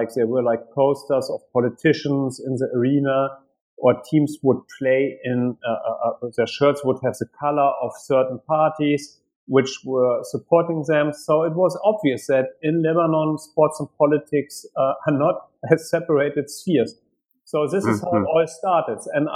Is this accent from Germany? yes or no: yes; Germany; I grew up in Germany, in West Germany